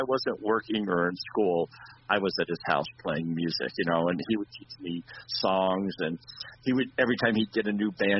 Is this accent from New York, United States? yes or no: no; Newport Beach, California, United States; I grew up in Newport Beach, California, and it wasn't really a mecca for bluegrass at all.